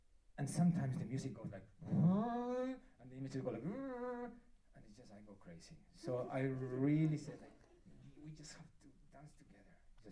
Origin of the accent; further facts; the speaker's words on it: Bilbao, Basque Country, Spain; English is a second language; I'm from the Basque country, I'm from Bilbao, okay?